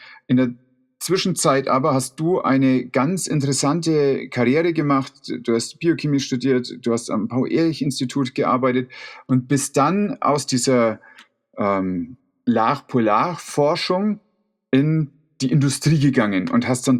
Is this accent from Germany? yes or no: yes; Bavaria, Germany; Ich bin ein Bayer.